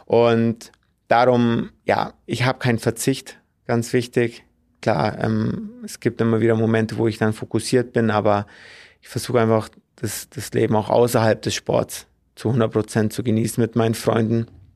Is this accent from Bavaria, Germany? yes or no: yes; Bavaria, Germany; das kommt auch ein bisschen aus bei uns im Allgäu, Feste muss man feiern, wie sie kommen.